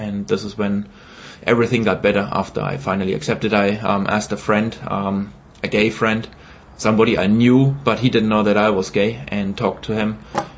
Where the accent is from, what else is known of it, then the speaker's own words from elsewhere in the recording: Haßfurt, Bavaria, Germany; English is a second language; I'm 33 years old right now. I'm originally from Germany. I was born in a very small town called Haßfurt. I grew up there